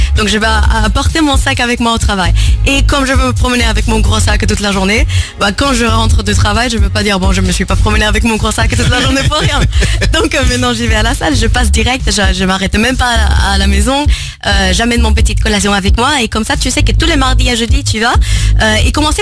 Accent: Costa Rica; French is a second language; je suis costaricienne, donc c'est pour ça l'accent hispanophone.

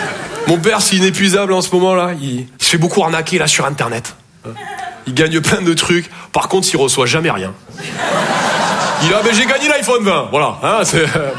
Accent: Toulouse, Occitanie, France; accent: Toulouse; Je viens de Toulouse à la base. Ouais, ça s'entend un peu. Ouais. Bah, mon accent, c'est vraiment comme mon sexe. Je sors que quand je suis en confiance.

